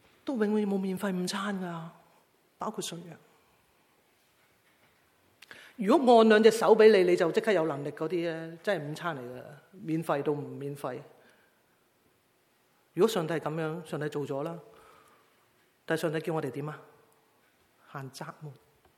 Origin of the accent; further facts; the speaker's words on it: China; 这个是我们中国人的文化，中国文化带来的一种枷锁